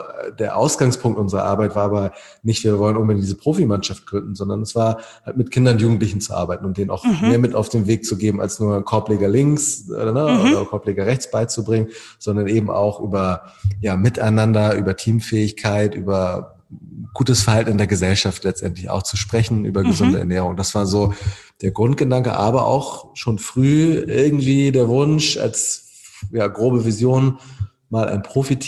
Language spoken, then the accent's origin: German; Hamburg, Germany; wir sind alle Hamburger Basketballer